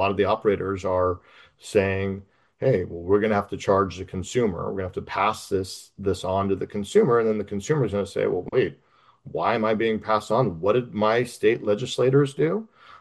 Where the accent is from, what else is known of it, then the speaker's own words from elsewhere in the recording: Arizona, United States; I was born and raised in Arizona.